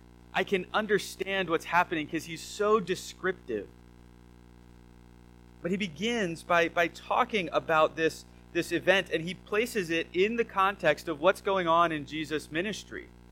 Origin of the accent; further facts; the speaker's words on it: Pennsylvania, United States; the Lehigh Valley area is where I was raised. I wouldn't tell people from the Lehigh Valley that I was from Lehigh Valley area because I didn't actually live in the Lehigh Valley. I lived just outside of it.